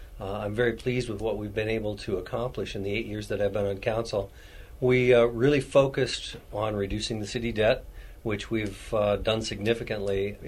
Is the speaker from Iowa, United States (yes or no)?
yes; Cherokee, Iowa, United States; Well, I'm born and bred in Iowa, grew up in Cherokee, Iowa, and went to Iowa State University